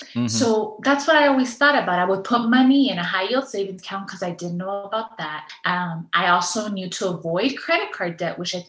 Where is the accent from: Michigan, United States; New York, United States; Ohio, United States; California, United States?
California, United States; Los Angeles; I am from Echo Park. I'm a mother of two. I was raised by a single mother who had been born in Mexico but immigrated to the United States when she was 6 years old.